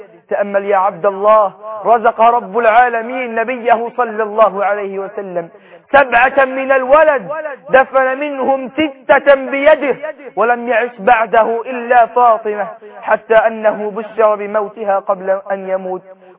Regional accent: Egypt; بلدنا مصر

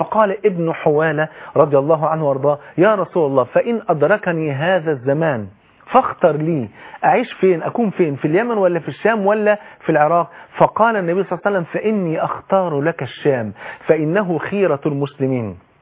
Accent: Egypt

